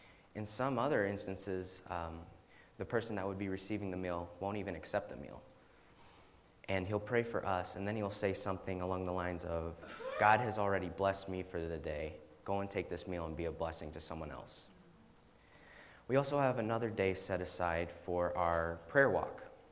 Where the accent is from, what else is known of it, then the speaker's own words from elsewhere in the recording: Mishawaka, Indiana, United States; I'm from Mishawaka, Indiana